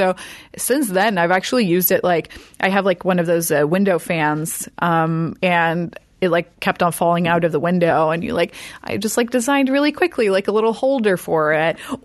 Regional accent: Sweden; I'm European, I'm from Sweden

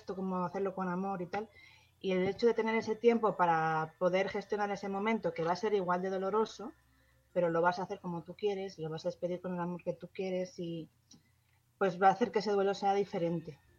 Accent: Spain; si somos españoles todos

